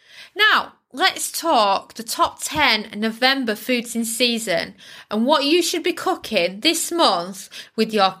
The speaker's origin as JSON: {"language": "English", "country": "United Kingdom", "said": "I'm British, but I grew up with American family."}